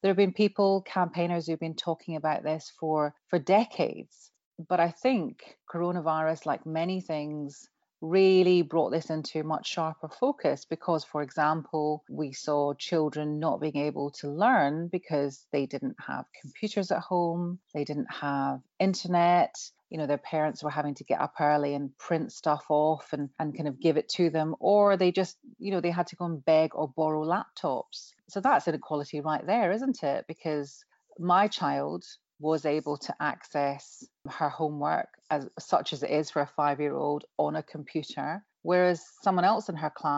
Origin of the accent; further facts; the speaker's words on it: Glasgow, Scotland, United Kingdom; born there; also born or lived in Bristol; I was born in Glasgow. I went to university in Bristol